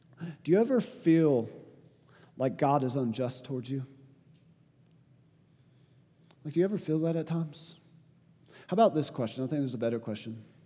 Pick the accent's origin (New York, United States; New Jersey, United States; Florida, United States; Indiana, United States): Florida, United States; now in Utah, United States; Now, I came from Florida, and our grass was just green all the time. You know why? Because we had rain every single day. I moved to Utah